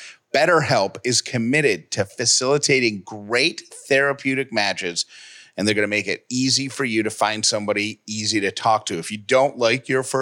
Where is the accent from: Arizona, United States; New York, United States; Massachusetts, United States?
New York, United States; Syracuse; So when I was a kid growing up in Syracuse, New York, they used to do a treasure hunt every year.